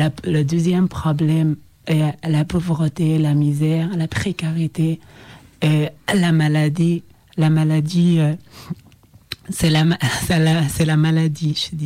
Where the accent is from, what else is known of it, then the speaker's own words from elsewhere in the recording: Ethiopia; French is a second language; now in France; je viens d'Éthiopie. Et c'est vrai, ça a été très dur pour moi au niveau de la communication interpersonnelle quand je suis venue ici en France